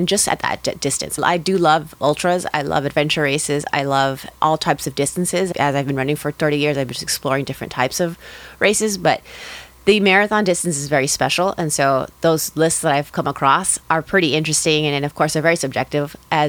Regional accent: Los Angeles, California, United States; I am born and raised in LA. I come from an immigrant family. We're from Ecuador.

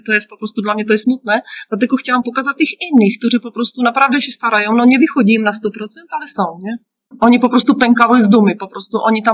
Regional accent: South Moravian Region, Czechia; Polish is a second language; ja pochodzę z południowych Moraw, na granicy z Austrią się urodziłam i to jest rejon wina.

